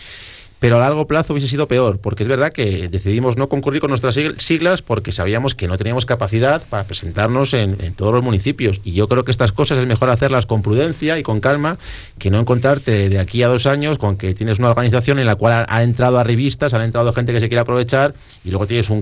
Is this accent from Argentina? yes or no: no; Castile and León, Spain; la idiosincrasia de los castellanos y leoneses, que es verdad que somos un poco más sobrios